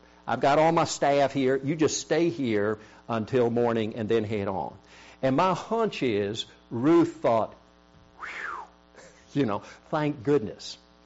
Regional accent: South Korea; I grew up in Korea, and in the 50s and 60s, during the harvest time, there was a lot of festivity that went on.

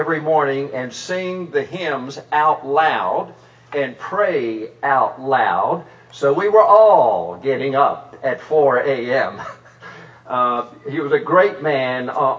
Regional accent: South Korea; moved away; When I was growing up in Korea, I just assumed that families always had non-family members living with them. We always had Korean people living with us.

